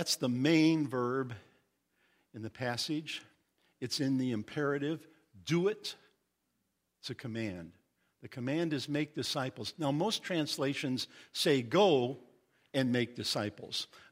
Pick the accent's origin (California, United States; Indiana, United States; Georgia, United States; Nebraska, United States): Indiana, United States; well, I'm from Indiana. In Indiana, we'd say, being as you're going, make disciples.